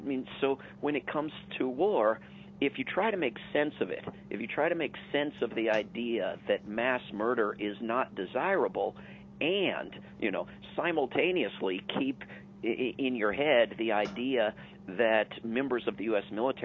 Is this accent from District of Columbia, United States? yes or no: yes; District of Columbia, United States; I grew up in the Washington, D.C. area